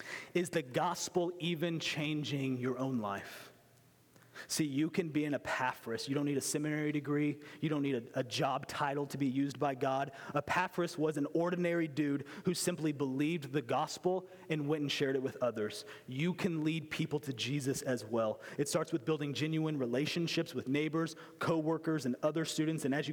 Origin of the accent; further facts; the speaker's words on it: Springfield, Missouri, United States; And I was from Springfield, Missouri, and I loved Springfield